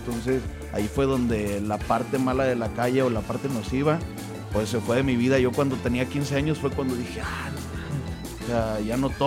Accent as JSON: {"language": "Spanish", "region": "Nayarit", "country": "Mexico", "said": "Soy de Nayarit."}